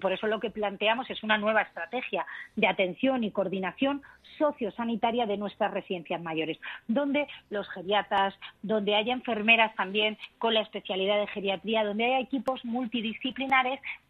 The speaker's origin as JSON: {"language": "Spanish", "region": "Castilla-La Mancha", "country": "Spain", "said": "yo soy de Castilla-La Mancha y aquí en Castilla-La Mancha ha sido un drama"}